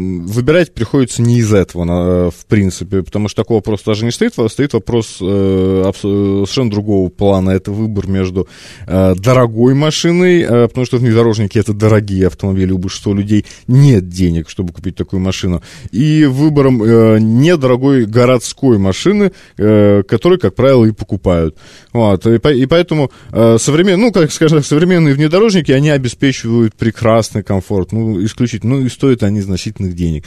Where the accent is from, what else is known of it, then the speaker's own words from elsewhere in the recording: Moscow, Russia; я там из Москвы или у меня московские номера.